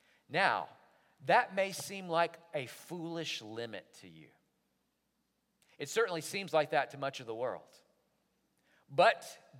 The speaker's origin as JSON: {"language": "English", "town": "Jackson", "region": "Alabama", "country": "United States", "tie": "born or raised there", "said": "Good Friday, 1988. We're in the house I grew up in Jackson, Alabama."}